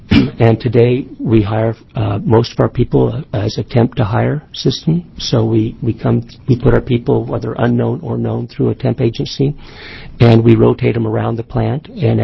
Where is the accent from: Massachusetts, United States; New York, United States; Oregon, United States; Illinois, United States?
Oregon, United States; Ontario; I was born and raised in Ontario, Oregon, and I've slept the hand lines on the farms that use water from the Snake River